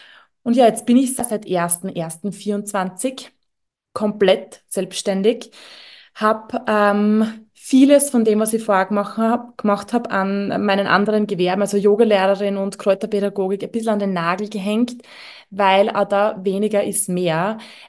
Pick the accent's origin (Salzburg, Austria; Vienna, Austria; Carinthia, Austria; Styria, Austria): Styria, Austria; accent: Styrian; gerade bin ich in der Steiermark und da bin ich auch her. Hört man wahrscheinlich, also ich springe zwischen, ich versuche, dass man mich versteht und meinem Steirer Dialekt.